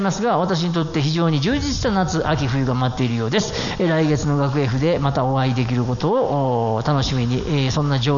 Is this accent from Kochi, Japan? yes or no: no; Niigata, Japan; 来週14日の金曜日は、地元新潟にてレコ発ライブを行うため